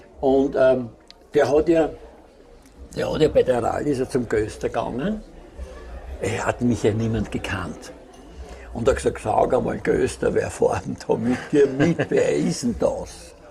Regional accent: Austria; ich bin aus Österreich

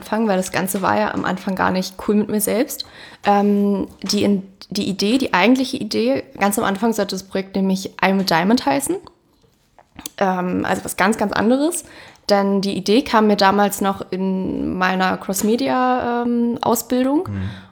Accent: Berlin, Germany; weil wir sind aus Berlin.

